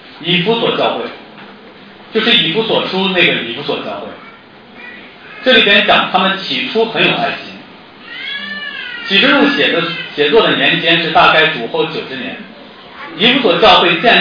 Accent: Northeast China, China; accent: Northeastern Mandarin; 我们东北话讲秃溜下去

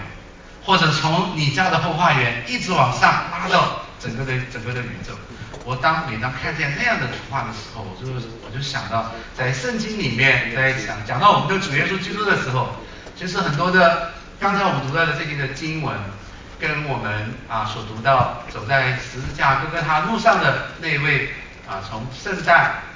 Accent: Sichuan, China; 我说四川，我是四川人

